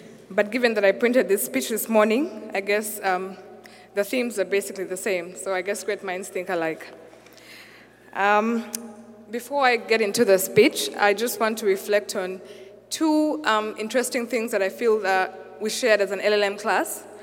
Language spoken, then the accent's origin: English; Uganda; I'm from Uganda. There's no country called Africa.